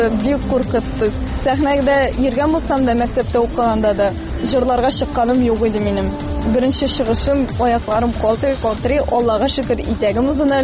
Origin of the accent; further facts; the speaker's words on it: Saby, Tatarstan, Russia; also born or lived in Mamadysh; кичкенә чактан авылда үстек, Сабада, Мамадышта үстек, әти-әни авылларында.